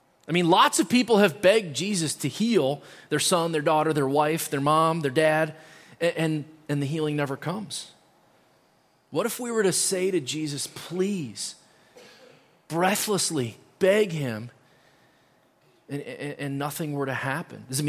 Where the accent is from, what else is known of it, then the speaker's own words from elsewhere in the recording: Cincinnati, Ohio, United States; I grew up in Cincinnati